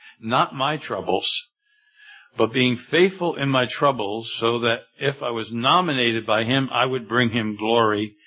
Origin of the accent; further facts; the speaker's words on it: Philadelphia, Pennsylvania, United States; I grew up in Philadelphia, and as you know, when you're in a big city, you have a lot of lights.